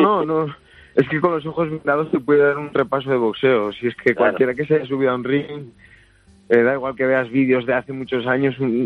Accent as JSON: {"language": "Spanish", "town": "Gijón", "region": "Asturias", "country": "Spain", "tie": "born or raised there", "said": "De Gijón, bueno, he vivido toda la vida entre Mañes."}